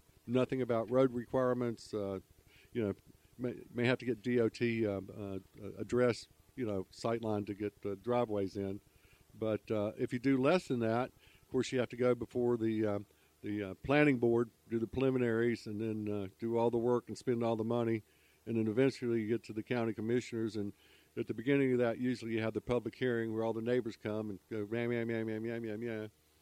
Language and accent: English; Charlotte, North Carolina, United States; moved away; I grew up in Charlotte but in my younger years, but I think it was 280,000 people when I left in 74.